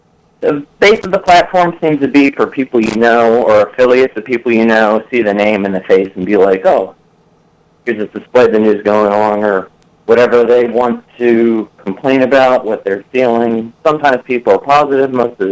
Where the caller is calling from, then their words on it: Philadelphia, Pennsylvania, United States; I'm calling from Philadelphia.